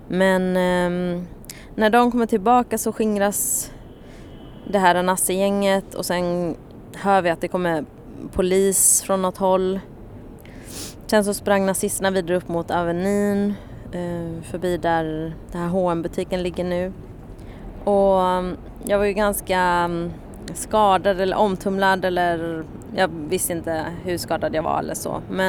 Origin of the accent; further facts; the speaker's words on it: Västra Götaland County, Sweden; och jag är uppväxt lite utanför Göteborg och sen flyttade jag till Göteborg när jag var 14-15